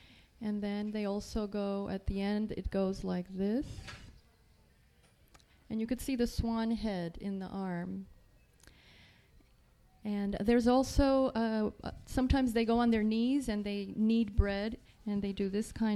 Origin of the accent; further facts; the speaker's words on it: Florida, United States; I'm from South Florida, Broward.